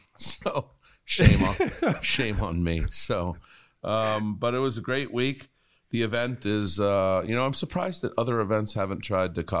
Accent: Miami, Florida, United States; I grew up in the Miami area, and that for a while was the longest running event at the same facility at Doral. You know, I kind of grew up over at Doral.

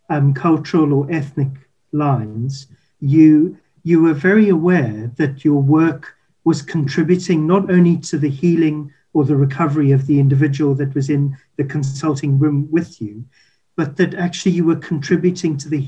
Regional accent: South Africa; accent: South African; there's my accent is the giveaway. I grew up in South Africa

